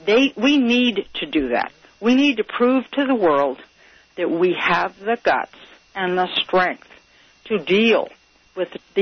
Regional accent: Florida, United States; I'm from Florida, and I know some of Jeb's little dark, deep secrets.

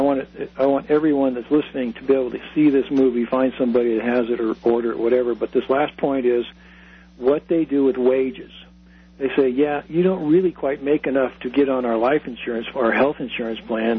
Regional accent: Cheyenne, Wyoming, United States; Cheyenne, this my hometown here, we're getting a super Walmart in here.

